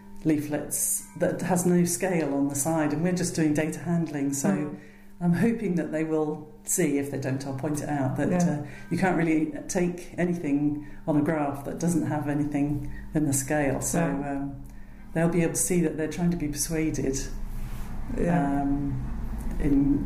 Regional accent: England, United Kingdom; I'm English

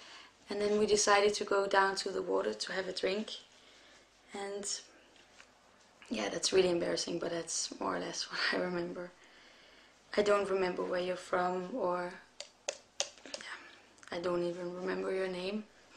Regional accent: Denmark; I'm from Denmark

